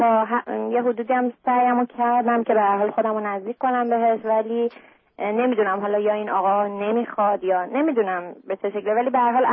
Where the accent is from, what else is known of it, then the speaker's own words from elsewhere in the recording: Iran; moved away as an adult; now in United States; من یک ماهه که از ایران اومدم و با یه آقای زندگی میکنم از طریق ویزای نامزدی کارمو درست کردم و اومدم امریکا الان یک ماهه